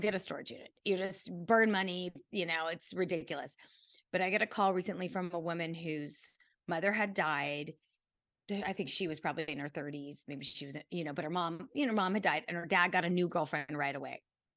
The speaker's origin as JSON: {"language": "English", "region": "California", "country": "United States", "tie": "born or raised there", "lives_now": "Los Angeles, United States", "said": "I'm from California and I grew up in Central California."}